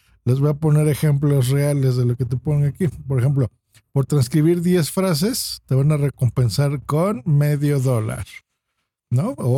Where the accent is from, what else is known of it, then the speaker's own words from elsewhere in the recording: Mexico; aunque México, pues, si quieren ser muy exquisitos, perdón, digamos que pertenece a Latinoamérica, realmente hablamos, creo yo, muy distinto, ¿no?